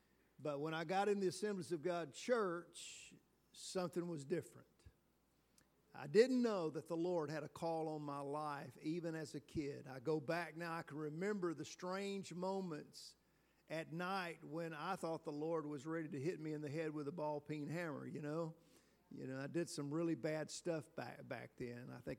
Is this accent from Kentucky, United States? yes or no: yes; Kentucky, United States; My wife and I, actually, we were both born and raised in Kentucky. We were about 6 hours apart.